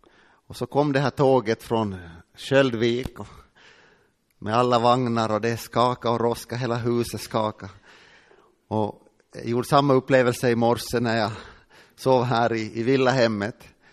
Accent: Ostrobothnia, Finland; Och jag var hemma i Österbotten.

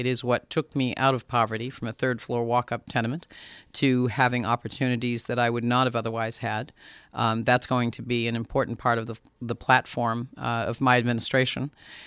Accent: Berlin, New Hampshire, United States; I originally from Berlin, New Hampshire, born and brought up in the North Country, and lived here all my life and have enjoyed every minute of that. Come from a factory town and a factory family.

